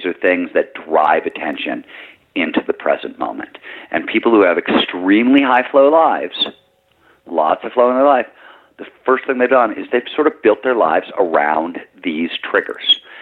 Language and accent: English; Midwest, United States; I grew up in the Midwest, and what I saw from my father